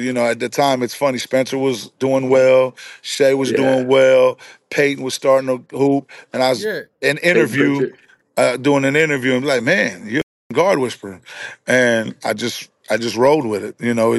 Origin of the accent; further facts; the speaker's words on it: Belize; I was a kid from Belize